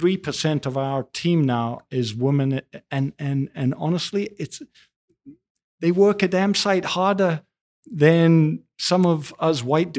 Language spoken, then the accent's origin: English; South Africa; growing up in South Africa during apartheid, it had a massive, massive impact on me.